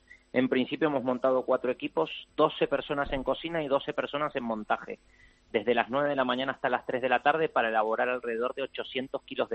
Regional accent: Argentina; now in Valencia, Spain; yo soy argentino, nosotros tenemos 3 restaurantes aquí en Valencia

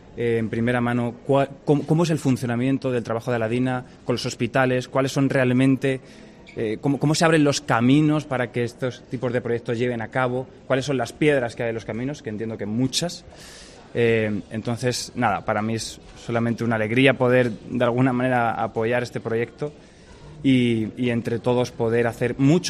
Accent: Toledo, Castilla-La Mancha, Spain; como veo ya todos somos aquí toledanos

